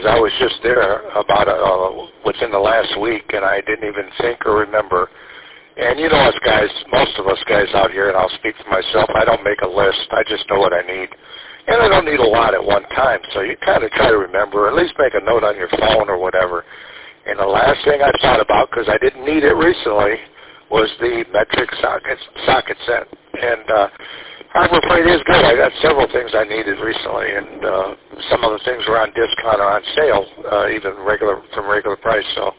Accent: Mount Clemens, Michigan, United States; I grew up with one in Mount Clemens, and we have a connection.

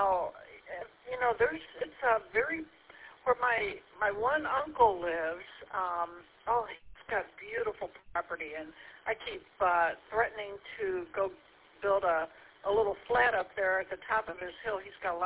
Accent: Columbus, Ohio, United States; born there; No, I know Columbus. I was born in Columbus, but that was a long time ago.

